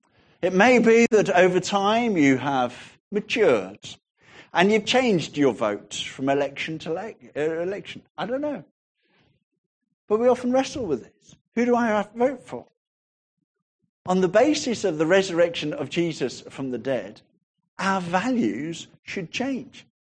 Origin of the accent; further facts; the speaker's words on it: Sutton Coldfield, West Midlands, United Kingdom; I was born in England, in Sutton Coldfields. I was brought up there. I spent my first 21 years living in the same house. My mother is Scottish. My father is English. I would consider myself English.